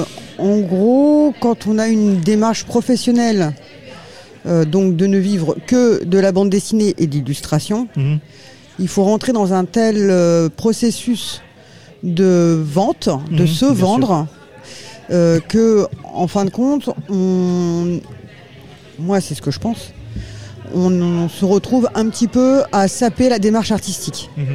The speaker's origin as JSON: {"language": "French", "town": "Paris", "region": "Île-de-France", "country": "France", "lives_now": "Angoulême, France", "said": "Moi, je suis parisienne à l'origine. Mmh. Maintenant, ça fait 25 ans que je ne suis plus parisienne."}